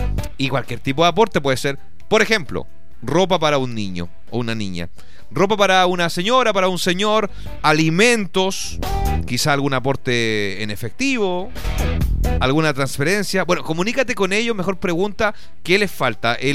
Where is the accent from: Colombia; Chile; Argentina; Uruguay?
Chile; Temuco, Araucanía; Soy de Temuco.